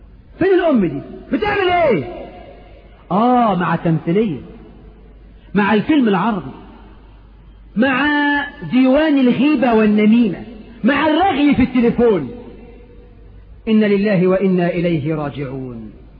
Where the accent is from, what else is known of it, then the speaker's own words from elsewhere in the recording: Egypt; آخر الإحصائيات بتقول عندنا في مصر 6 مليون امرأة متزوجة عرفة